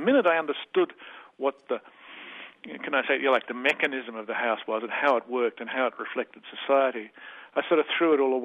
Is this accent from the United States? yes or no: no; Australia; and yet I am still an Australian